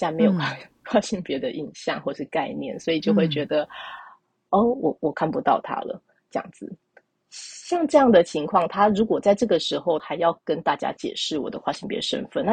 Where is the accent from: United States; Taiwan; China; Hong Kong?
Taiwan; 他们想说我们台湾人真的是比较自在一点吧